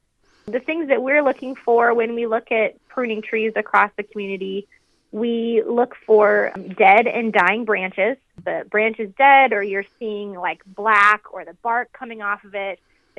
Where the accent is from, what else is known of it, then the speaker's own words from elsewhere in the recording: Iowa, United States; I kind of grew up here in Iowa State, even though I'm actually from Northeast Iowa.